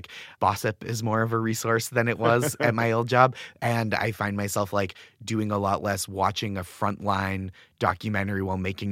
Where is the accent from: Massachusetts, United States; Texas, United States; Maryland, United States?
Massachusetts, United States; Boston; I grew up in the Boston suburbs and lived in the city before I moved here